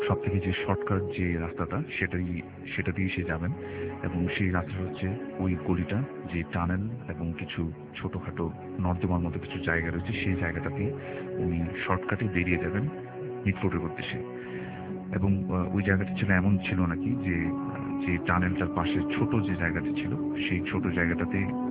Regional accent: Dhaka, Dhaka Division, Bangladesh; পুরান ঢাকা থেকে এসেছি।

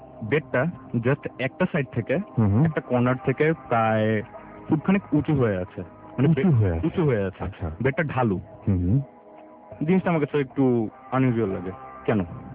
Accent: Dhaka, Dhaka Division, Bangladesh; আমি এসেছি ঢাকার হাজারবাগ থেকে।

